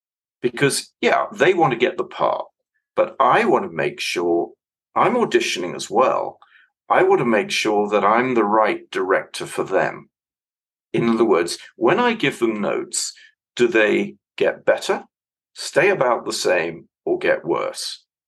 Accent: London, United Kingdom; in terms of my background, I don't have a drop of British blood in me, not a drop. But I was actually born in London, spent my whole life, really, bar, you know, the odd year here and there, in Britain.

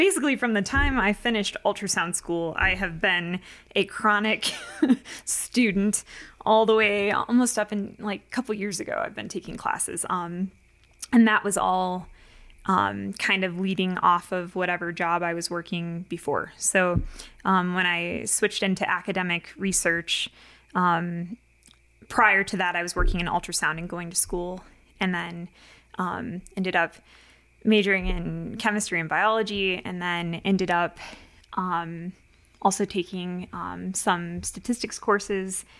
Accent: North Carolina, United States; born there; also born or lived in Quantico, Virginia / Niagara Falls / Ohio / Yuma, Arizona; I was born in North Carolina and lived in Quantico, Virginia, and Niagara Falls, and in Ohio, and spent a very short year in Yuma, Arizona.

